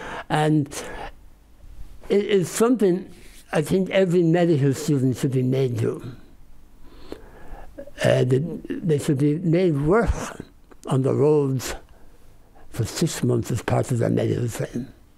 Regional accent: Dublin, Leinster, Ireland; We grew up in Dublin in the 60s and everybody was poor. There was really no wealthy people.

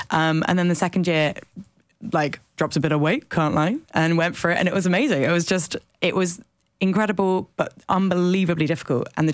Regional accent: Wimbledon, London, United Kingdom; So I grew up around Wimbledon

